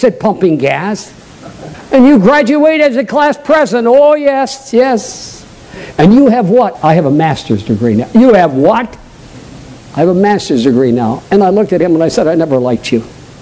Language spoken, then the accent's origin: English; Maine, United States; accent: Maine; That was my Maine accent. Afterward. Every once in a while, my New England accent comes through.